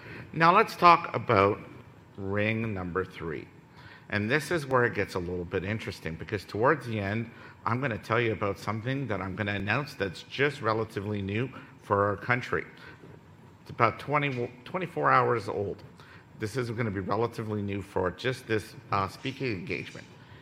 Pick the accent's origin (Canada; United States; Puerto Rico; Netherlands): Canada; Ottawa, Ontario; I come from Ottawa, folks, okay? There's a lot of snow there.